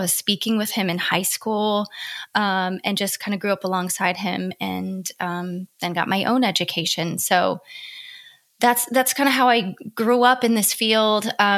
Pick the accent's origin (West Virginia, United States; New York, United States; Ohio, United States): Ohio, United States; now in Southern California, United States; I live in Southern California, but I'm from Ohio. So we had a little conversation around that. It's where I grew up, where I met my husband.